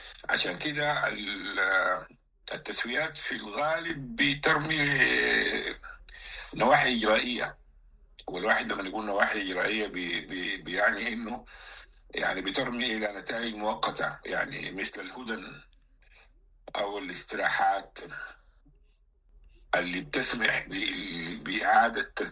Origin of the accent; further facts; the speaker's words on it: Sudan; عسى ولعل إنه الواحد يقدر يصل إلى فهم لما يجري عندنا في السودان